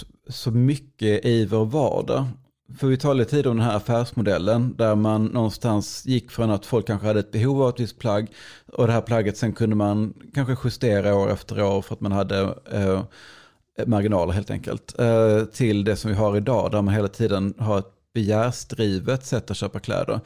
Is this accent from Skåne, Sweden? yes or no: yes; Skåne, Sweden; som ju är Stockholmsslang, fick jag lära mig som skåning